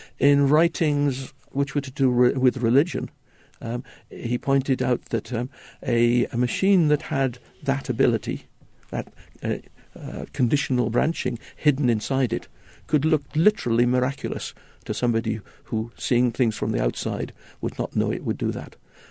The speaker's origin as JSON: {"language": "English", "region": "Wales", "country": "United Kingdom", "said": "I'm Welsh, so I'm permitted to say that England is the place for eccentrics."}